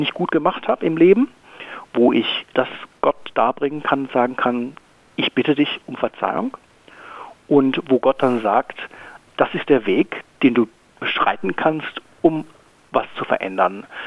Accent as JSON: {"language": "German", "country": "Germany", "lives_now": "Australia", "said": "wir als Deutsche oder als deutschstämmige Menschen haben großes Interesse an der Umwelt"}